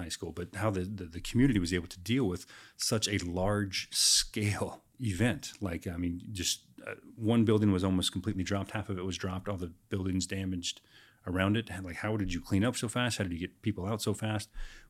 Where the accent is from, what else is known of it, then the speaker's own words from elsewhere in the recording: Texas, United States; also born or lived in Oklahoma; growing up in Texas and Oklahoma, we had a lot of tornadoes, right?